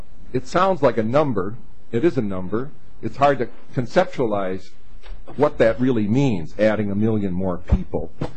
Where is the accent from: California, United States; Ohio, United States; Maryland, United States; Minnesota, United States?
Minnesota, United States; Minneapolis; I'm a native of these parts. I grew up in South Minneapolis around 54th and Lindale, and my parents are natives.